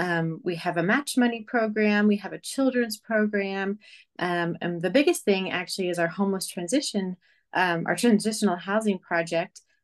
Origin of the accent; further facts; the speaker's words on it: Washington, United States; I grew up in Washington State. So that's where I was.